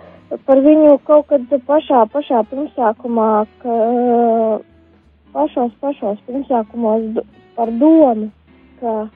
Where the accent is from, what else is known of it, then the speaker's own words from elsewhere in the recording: Balvi, Balvi Municipality, Latvia; Nu, esmu no Balviem. Ticība man ir pamatā, ticība jau ir no bērnības, kad vecmāmiņa kaut ko ir mācījusi